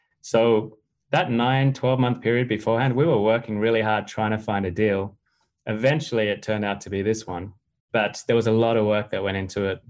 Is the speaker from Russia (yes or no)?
no; Australia; also born or lived in United Kingdom / United States; now in Miami, United States; I'm from Australia originally. I've kind of lived in a few different places, lived in the UK for a while, lived in the US 2 times. I'm now based in Miami, Florida.